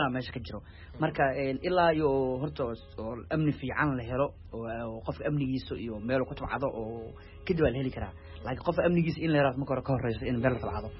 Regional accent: Hiran, Somalia; ani waxaan ka imaaday dhulka beeraleyda ah oo inta badan dalagga oo ka imaado oo hiiraan.

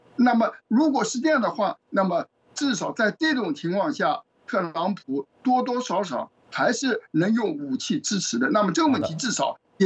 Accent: China; 我们中国人一般都讲人情的

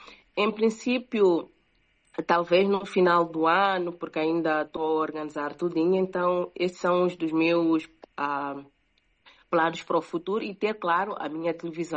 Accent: Mozambique; eu sendo moçambicana, eu sendo uma voz

